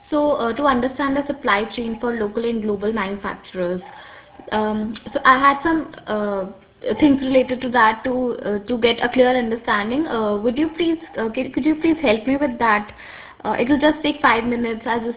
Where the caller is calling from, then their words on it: India; I'm calling from India.